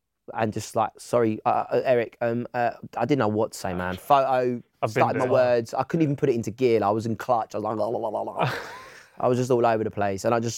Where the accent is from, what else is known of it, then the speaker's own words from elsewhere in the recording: East of England, United Kingdom; And I didn't care that I was from Essex.